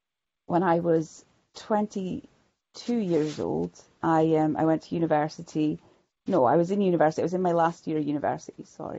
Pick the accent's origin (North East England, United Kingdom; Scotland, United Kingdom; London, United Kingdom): Scotland, United Kingdom; Shetland; from Shetland. Shetland is a little, for any of those of you that don't know, Shetland is a little island. It's about as far north as it is as far north as you can go and still be in the UK.